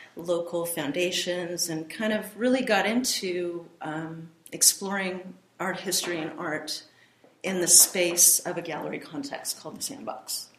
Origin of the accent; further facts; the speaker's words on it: Ventura, California, United States; I share time between Venice Beach and Ventura, California. Originally, I'm actually from Ventura. Moved to LA and Venice to go to UCLA.